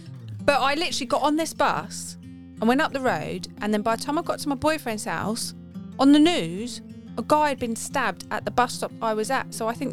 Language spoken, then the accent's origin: English; Upper Norwood, London, United Kingdom; born there; I was born in Upper Norwood.